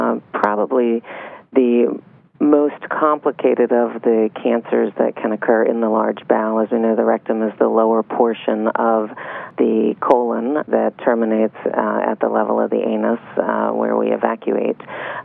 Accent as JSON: {"language": "English", "town": "Philadelphia", "region": "Pennsylvania", "country": "United States", "said": "I'm originally from Philadelphia. I wound up down here at the Cleveland Clinic, Florida"}